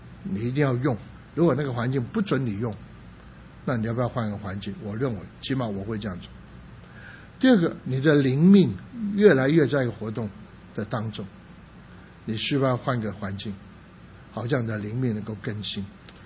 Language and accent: Chinese; Shunde, Guangdong, China; 刚好讲到顺德，我是顺德人